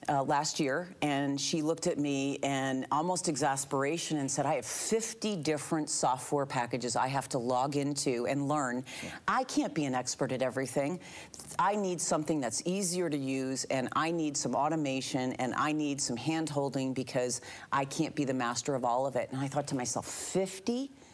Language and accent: English; New York, United States; I'm from the Northeast. For some of you who can't tell, I'm a New Yorker born and bred. I've retransplanted here for 15 years.